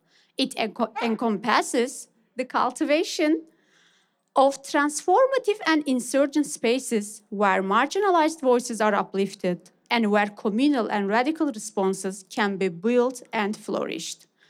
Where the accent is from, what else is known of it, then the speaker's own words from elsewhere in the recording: Turkey; I am from Kurdistan, which is also a colonized region. I am from Kurdistan within Turkey, occupied by Turkey.